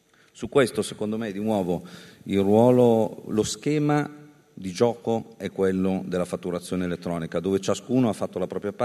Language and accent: Italian; Lombardy, Italy; io vengo dalla Lombardia